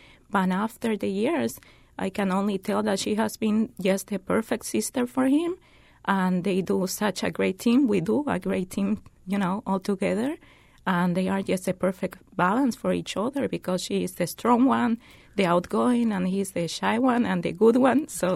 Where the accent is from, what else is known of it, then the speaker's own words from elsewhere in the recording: Bolivia; now in United States; From Bolivia. I'm from Bolivia, South America. But this is my country now and my place.